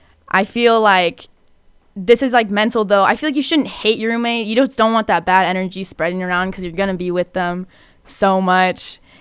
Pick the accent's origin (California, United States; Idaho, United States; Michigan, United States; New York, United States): Idaho, United States; moved away; for me, I moved all the way from Idaho, which was a huge, a huge change.